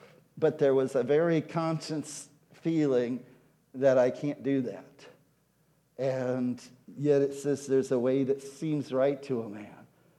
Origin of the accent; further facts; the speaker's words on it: Chicago, Illinois, United States; also born or lived in Miami; I was raised in Chicago and in Miami and these cities, and it was at a time where there were a lot of gangs and kids would fight